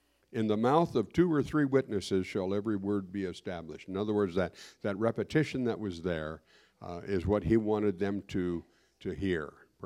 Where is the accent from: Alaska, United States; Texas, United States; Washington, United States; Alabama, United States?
Alaska, United States; Hoonah; moved away as an adult; I want you to consider going to Hoonah. Well, that's my hometown. I'm 20 years old. And go back and be the pastor there.